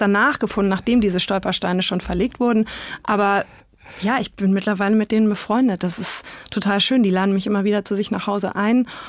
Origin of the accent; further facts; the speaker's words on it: Hesse, Germany; ich komme aus Hessen, aus der Rhön, aus einem kleinen Ort